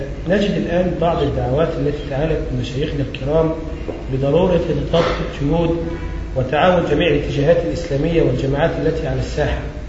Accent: Egypt; ونحن في إطار المواطنة ونحن مصريين أولا وأخيرا

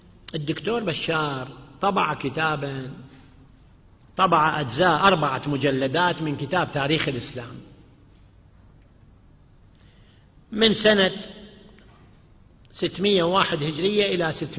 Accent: Iraq; يعني أنا طب من العراق وأعرف

